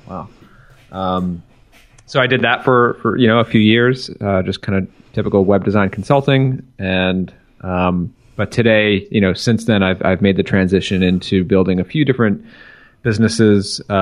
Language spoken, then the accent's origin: English; Long Island, New York, United States; I grew up in Long Island, New York, which is about, I lived about 45 minutes east of New York City for most of my young life.